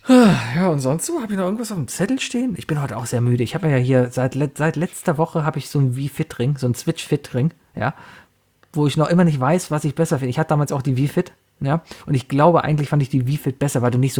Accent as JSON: {"language": "German", "country": "Germany", "said": "ich bin Deutscher."}